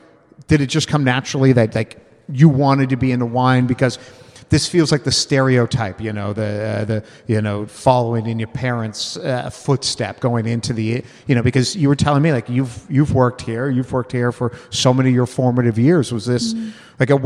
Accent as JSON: {"language": "English", "town": "Toronto", "region": "Ontario", "country": "Canada", "tie": "born or raised there", "said": "I grew up in Toronto"}